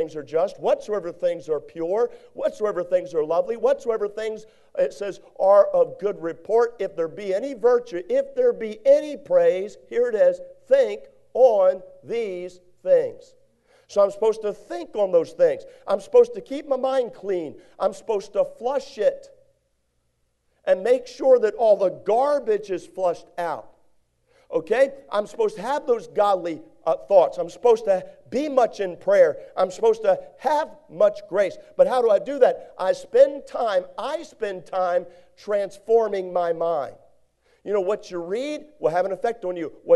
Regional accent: Hampstead, Maryland, United States; I was raised in Hampstead, Maryland, and worked on a ranch for a little while

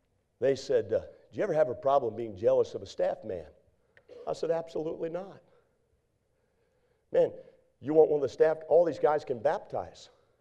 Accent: Northeast, United States; Or I'm from the Northeast. Is that just a Northeast thing?

